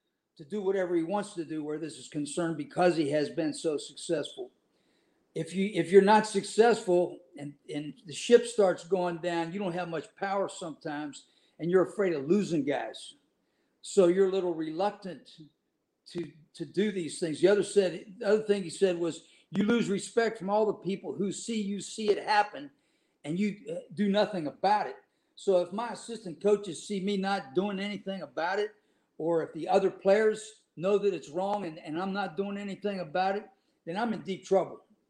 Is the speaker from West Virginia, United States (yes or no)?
yes; West Virginia, United States; I'm from West Virginia, Pennsylvania area. You know, both my grandfathers were coal miners.